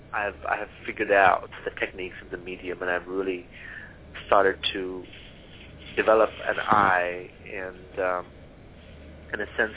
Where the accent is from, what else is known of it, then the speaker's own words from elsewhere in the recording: South India, India; first language Malayalam; English is a second language; now in North India; I grew up in India, and I had just moved from the south to north, and I started painting because I didn't really understand, I didn't really know English and know the languages in North India. My Malayalam, my southern Indian language was very good